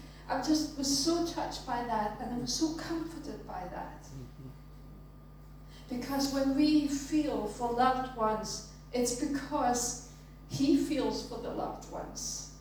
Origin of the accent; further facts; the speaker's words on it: Denmark; and I'm from Denmark, and I was living here